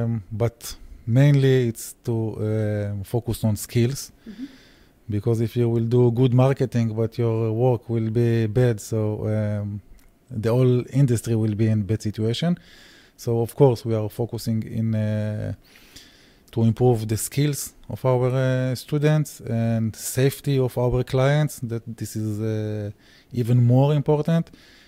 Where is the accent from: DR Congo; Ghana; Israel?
Israel; Okay, so I'm coming from Israel. Yeah. My roots, my parents' roots, they're from Germany, but unfortunately I speak only English.